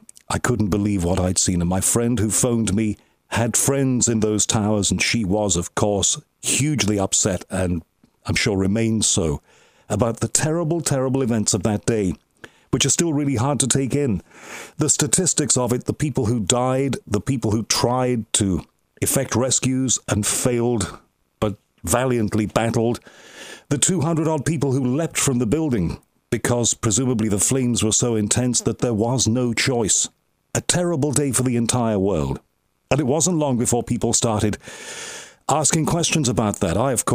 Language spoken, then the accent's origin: English; England, United Kingdom; a guy who lives in London and is English, born and bred, despite American connections and connections all around the world, you know, I'm a Brit.